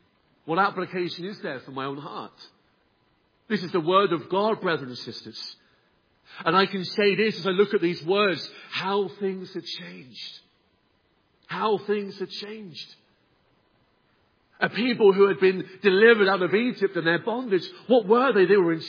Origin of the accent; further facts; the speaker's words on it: England, United Kingdom; now in Newtownards, United Kingdom; I know I'm an Englishman standing in the pulpit here in Newton-Arns